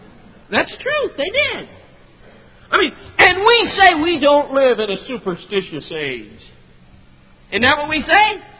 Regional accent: Colorado, United States; it was interesting that out in my home state of Colorado this last winter

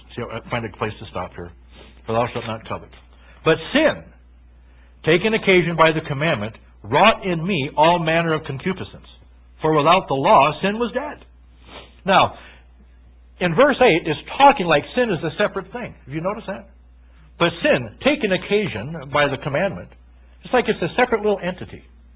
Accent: South Dakota, United States; And we're not even from the Northwest. We're from South Dakota.

